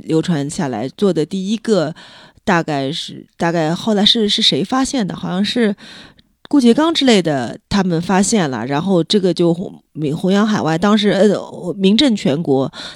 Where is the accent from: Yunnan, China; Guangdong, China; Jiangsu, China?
Jiangsu, China; Nanjing; 因为我来自南京